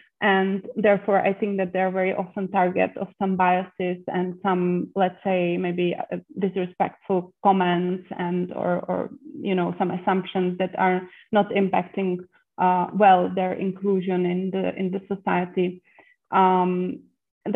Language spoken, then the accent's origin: English; Prague, Czechia; English is a second language; I'm from Prague and it might be a bit different in other parts of Czech Republic.